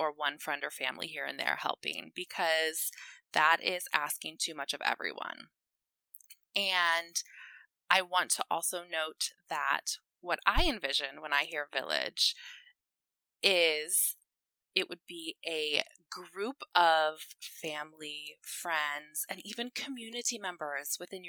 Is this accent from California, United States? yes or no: no; Ohio, United States; now in Washington, D.C., United States; My family and I are currently in the Washington, D.C. area. I'm originally from Ohio, and we've been here about 10 years now. So this is now our home.